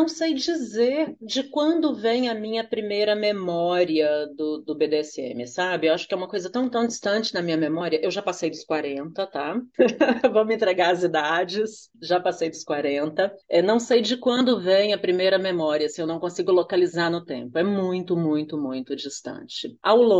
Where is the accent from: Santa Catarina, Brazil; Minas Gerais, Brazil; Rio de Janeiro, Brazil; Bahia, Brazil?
Minas Gerais, Brazil; Belo Horizonte; sou mineira de Belo Horizonte